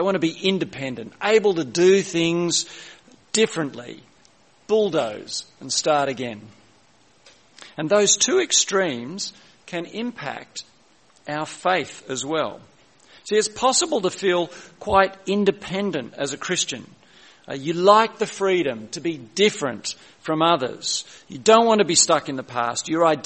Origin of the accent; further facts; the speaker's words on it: Carlingford, New South Wales, Australia; I was growing up in Carlingford 50 years ago